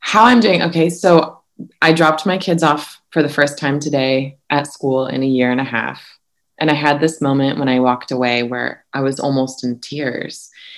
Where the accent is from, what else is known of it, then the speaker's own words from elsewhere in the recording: Santa Barbara, California, United States; And then I grew up in Santa Barbara, which is an affluent, largely white community